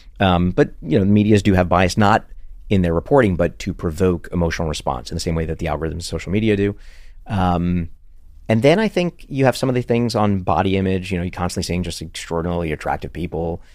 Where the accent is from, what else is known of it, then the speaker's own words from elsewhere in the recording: Brooklyn, New York, United States; And I grew up in Coney Island, Brooklyn, single mom, four of us living in a two bedroom, one bath apartment.